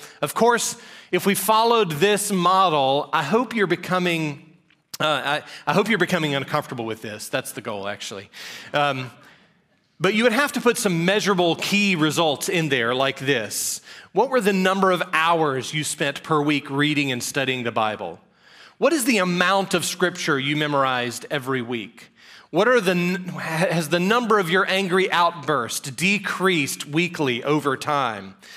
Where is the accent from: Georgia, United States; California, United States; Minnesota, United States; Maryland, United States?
Georgia, United States; my church where I grew up in South Georgia